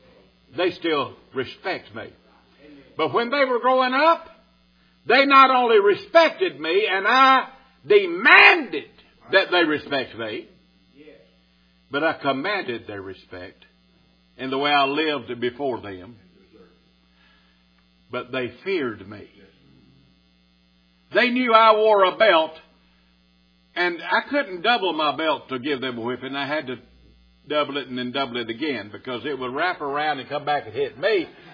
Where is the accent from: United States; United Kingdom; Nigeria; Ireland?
United Kingdom; England; I don't like using Greek when I'm preaching because I'm an English person.